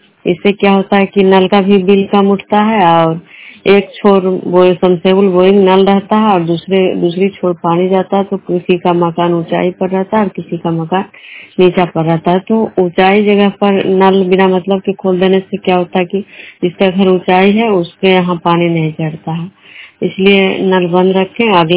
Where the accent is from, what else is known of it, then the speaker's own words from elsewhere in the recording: Bishnupur, Bihar, India; मैं बिष्णुपुर ग्राम कड़ा पंचायत नालंदा जिला नगर प्रखंड के निवासी हूँ।